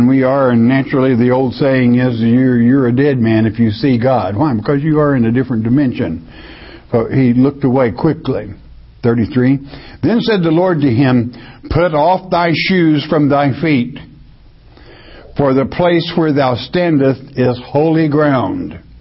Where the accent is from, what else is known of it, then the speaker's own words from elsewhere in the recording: Arkansas, United States; Just like I live in Arkansas, I'm an Arkansan. But by genealogy, I'm an Irishman.